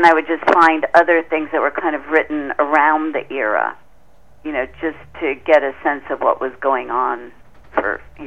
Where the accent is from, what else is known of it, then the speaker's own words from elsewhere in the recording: Chicago, Illinois, United States; I mean, I grew up in Chicago, but I've lived sort of near that whole Midwest area.